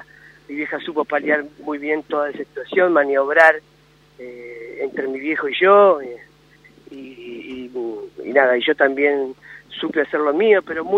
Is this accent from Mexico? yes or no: no; Buenos Aires, Argentina; Yo soy de Buenos Aires. Uh-huh. Soy de Buenos Aires. Mi mamá vino de Bolivia cuando era chiquita.